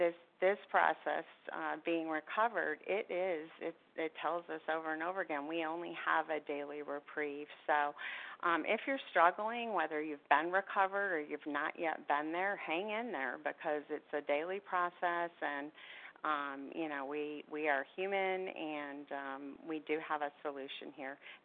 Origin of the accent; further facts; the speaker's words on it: Florida, United States; I'm from Florida, recovered, grateful, compulsive overeater.